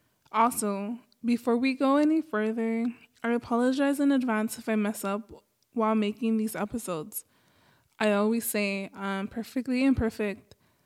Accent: Los Angeles, California, United States; A little about me, I grew up in Los Angeles. My dad is from Mexico, my mom's from Guatemala, and I grew up speaking mostly English.

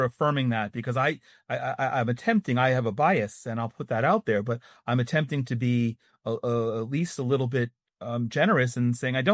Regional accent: New Jersey, United States; when I was a kid, I remember growing up in New Jersey, watching professional wrestling

